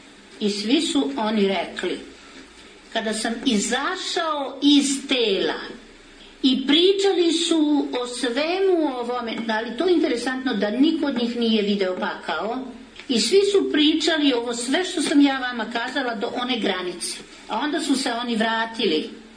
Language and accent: Serbian; Serbia